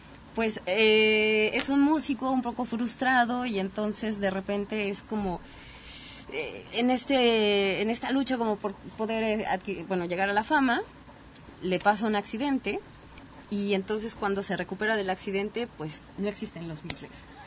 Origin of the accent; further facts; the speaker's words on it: Mexico City, Mexico; Mira, pues tú y yo que venimos de la Ciudad de México